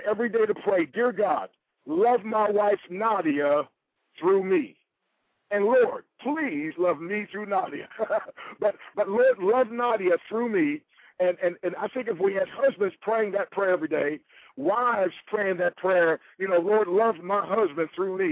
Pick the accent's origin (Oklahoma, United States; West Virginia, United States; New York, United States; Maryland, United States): Maryland, United States; Baltimore; born there; By the way, I was born in the Baltimore area, under Anne Arundel County, Maryland.